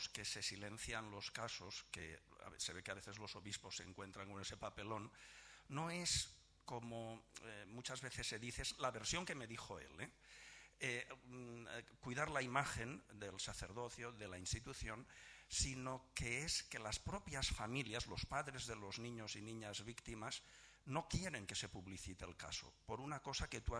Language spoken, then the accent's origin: Spanish; Valencian Community, Spain; now in Tarragona, Spain; Yo soy valenciano, pero desde hace 5 años vivo en Tarragona y trabajo en Tarragona y Barcelona. Soy también sacerdote